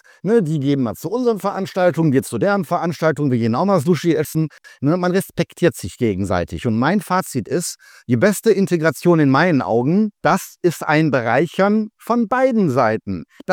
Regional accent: North Rhine-Westphalia, Germany; born there; Ich komme aus dem Ruhrgebiet gebürtig.

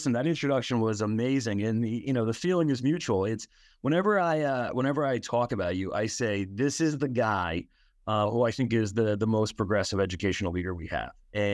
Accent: Bayonne, New Jersey, United States; also born or lived in Staten Island, New York; So, I was born in Staten Island, born in Shaolin, grew up in Bayonne in Jersey City.

